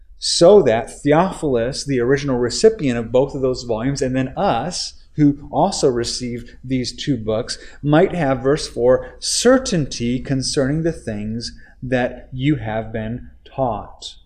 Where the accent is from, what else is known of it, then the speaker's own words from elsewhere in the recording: Japan; how it just is like a taste of home for me because I grew up in Japan